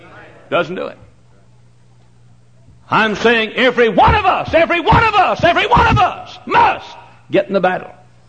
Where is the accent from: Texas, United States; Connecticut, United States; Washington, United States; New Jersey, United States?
Texas, United States; Dallas; I was preaching in my hometown area. I grew up in Dallas, and Garland, Texas is nearer to Dallas than Hammond is to Chicago.